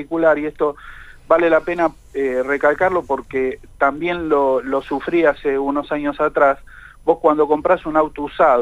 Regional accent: Villa La Angostura, Neuquén, Argentina; soy de Villa Langostura.

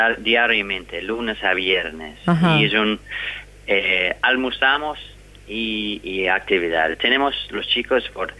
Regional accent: New Zealand; Claro, pero soy de Nueva Zelanda.

